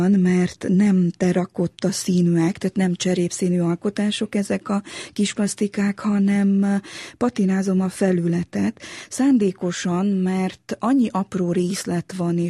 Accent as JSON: {"language": "Hungarian", "region": "Transylvania", "country": "Romania", "tie": "born or raised there", "said": "Én Erdélyben nőttem fel, én székely lány vagyok, és természetesen, mint erdélyi magyarnak"}